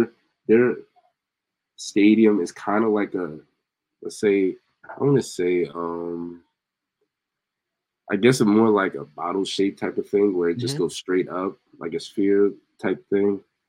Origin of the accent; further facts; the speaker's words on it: New Jersey, United States; Some of my boys on my team try to get on me because I'm from Jersey, and sometimes we like to dance